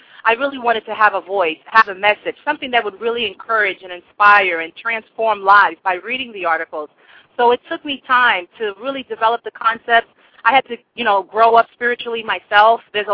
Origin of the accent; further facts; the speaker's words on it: New York, United States; Okay, well, I'm originally from New York, and originally I wanted to be a professional singer when I was growing up.